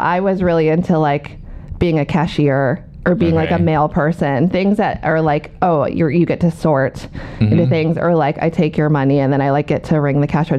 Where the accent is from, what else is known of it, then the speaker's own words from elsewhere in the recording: Rochester, New York, United States; I grew up in Rochester, New York.